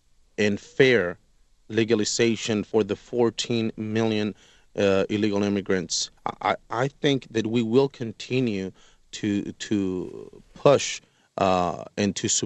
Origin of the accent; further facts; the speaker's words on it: Fresno, California, United States; although I grew up in a very active pro-immigrant valley, I come from Fresno, California, the Central Valley.